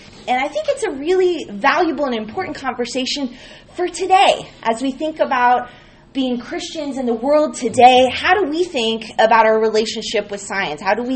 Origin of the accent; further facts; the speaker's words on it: California, United States; I am from California originally, so it's real fun to be back.